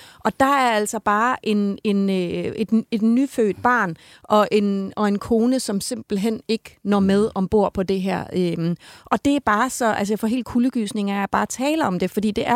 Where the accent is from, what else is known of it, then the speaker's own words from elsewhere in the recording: Jutland, Denmark; Hallo, vi er fra Jylland begge to.